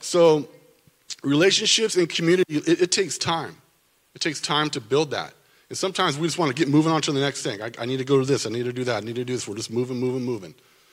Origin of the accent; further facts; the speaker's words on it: San Diego, California, United States; I live in San, born and raised in San Diego. I love it here